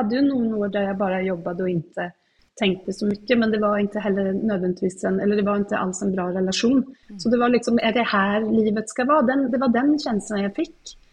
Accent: Sweden; jag är svensk

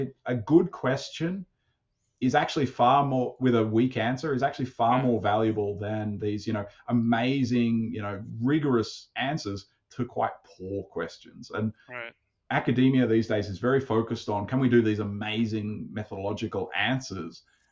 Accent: Australia; this is kind of my, as an Australian outsider's attempt to say

